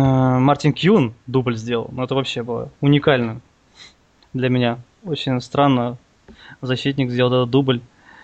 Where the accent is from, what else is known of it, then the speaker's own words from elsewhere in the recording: Crimea, Ukraine; Нет, я вообще с Крыма.